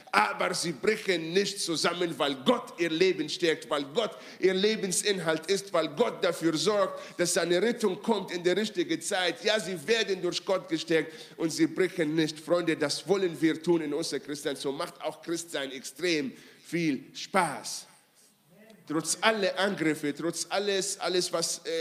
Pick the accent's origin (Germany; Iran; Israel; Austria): Israel; Ich bin in Israel aufgewachsen und bei uns in Israel